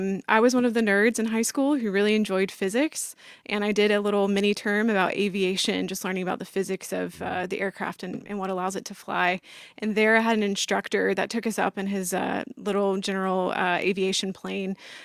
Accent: North Carolina, United States; now in Madison, United States; I grew up in North Carolina, so I'm not a Wisconsin... Oh, a Wisconsin local, though I am calling Madison home now because we've fallen in love with the area.

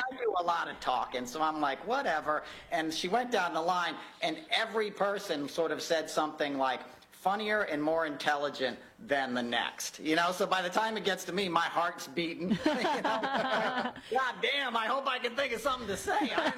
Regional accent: United States; You know, just as an American, as a sports fan, as somebody who worked in broadcast live television

